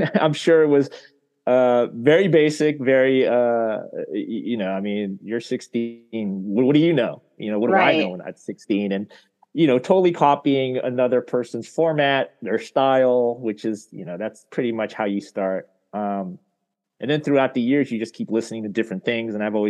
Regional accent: San Francisco, California, United States; now in Los Angeles, United States; I grew up in the Bay Area, up around the San Francisco area. I was up there for pretty much 22 years, and then I moved down to Los Angeles to that area, and I've been living there ever since.

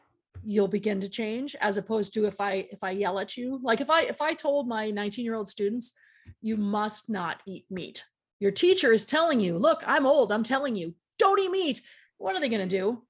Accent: Colorado, United States; And I'm from Colorado, where, you know, I was vegan for a long time

